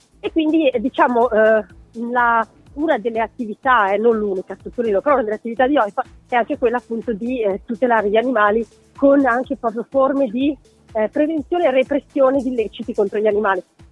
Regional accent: Milan, Lombardy, Italy; Io sono milanese di nascita, vivo qua a Milano, sono felice, stranamente perché molti si lamentano, ma adoro la mia città

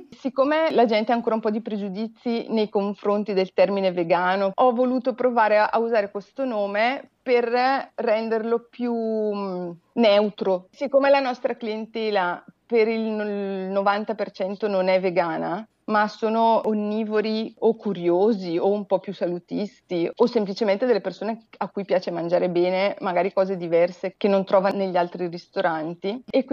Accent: Brescia, Lombardy, Italy; now in Ticino, Switzerland; io sono di Brescia, ho vissuto gli ultimi 10 anni a Brescia, in un paese dove l'attività principale è l'allevamento di maiali.

